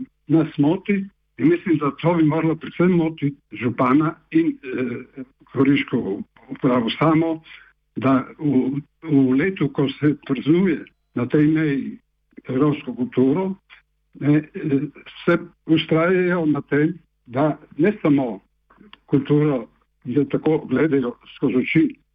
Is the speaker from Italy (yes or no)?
yes; Gorizia, Friuli-Venezia Giulia, Italy; saj kot Slovenci v Gorici, Italiji in ne samo kot Slovenci, ampak tudi kot tisti, ki to na tem področju živimo